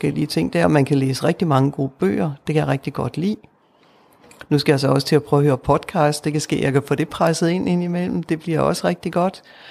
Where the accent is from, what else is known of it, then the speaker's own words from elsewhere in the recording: North Denmark Region, Denmark; now in Bramming, Denmark; Jeg kommer fra Bramming. Jeg er født og opvokset i Nordjylland. Jeg har læst i Aarhus. Boet lidt i København. Nu bor jeg i en vestjysk by, der hedder Bramming.